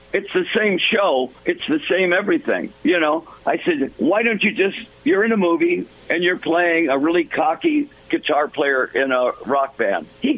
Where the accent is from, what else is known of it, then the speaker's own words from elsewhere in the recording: Detroit, Michigan, United States; I've never been on a farm in my life, okay? I'm from Detroit